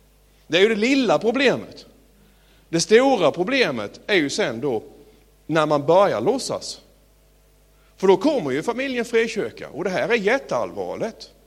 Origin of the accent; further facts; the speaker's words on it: Sölvesborg, Blekinge, Sweden; och jag är uppväxt nere i Sölvesborg